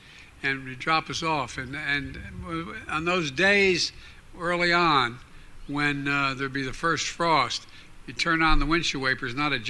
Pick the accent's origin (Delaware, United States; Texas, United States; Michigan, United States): Delaware, United States; Claymont; Well, I grew up in Claymont, Delaware, which is just on the Pennsylvania line. The time I was growing up there in a area called Brookview Apartments